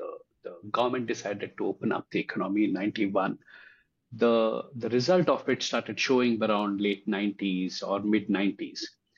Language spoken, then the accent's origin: English; India; growing up in India and in graduating in early 90s